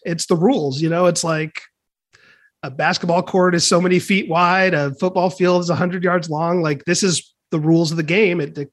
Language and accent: English; California, United States; if my home state of California or Illinois